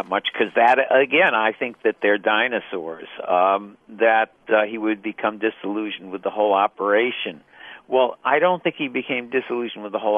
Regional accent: Washington, District of Columbia, United States; the Washington Post, which is my hometown newspaper, has improved in the last year or two.

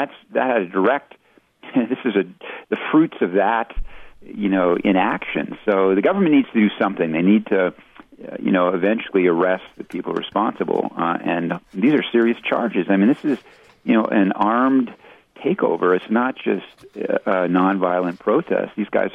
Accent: Oregon, United States; You know, the locals of Harney County, I grew up in Oregon. I know this area very well. And the people who live there, this is eastern Oregon, it's the high desert.

